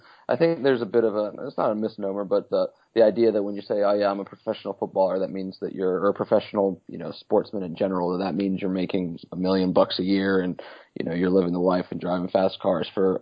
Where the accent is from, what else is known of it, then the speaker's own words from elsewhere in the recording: Roanoke, Virginia, United States; and I'm from Roanoke, Virginia